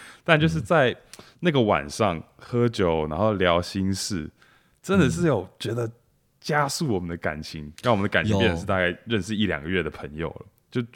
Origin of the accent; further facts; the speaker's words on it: Taiwan; 没有，我们台湾人喜欢